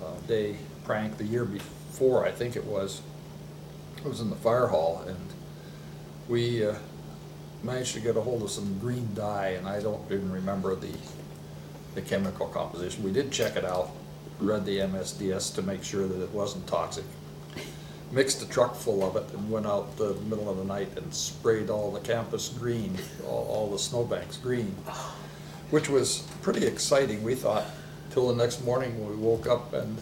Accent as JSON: {"language": "English", "town": "Palmer", "region": "Alaska", "country": "United States", "tie": "born or raised there", "said": "I grew up at home in Palmer, mm-hmm. graduated in 58, spent a couple of years touring outside, just doing odd jobs, and went to a year of school in Seattle and came back to the University of Alaska in fall of 1960"}